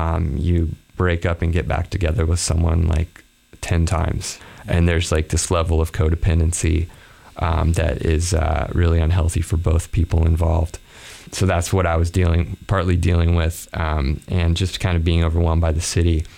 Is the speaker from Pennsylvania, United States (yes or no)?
no; Colorado, United States; moved away as an adult; also born or lived in California; I grew up in Colorado and California in places with a lot of open space. And I moved to New York City when I was, I think, 28, 29, 30.